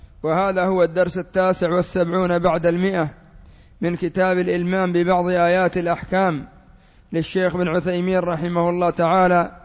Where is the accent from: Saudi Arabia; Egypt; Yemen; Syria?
Yemen; قد يكون عندنا في اليمن بحمد الله المقبرة مجان